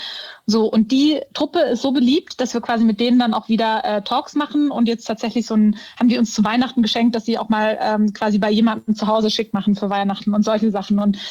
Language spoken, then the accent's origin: German; Munich, Bavaria, Germany; Meine Heimat, meine alte.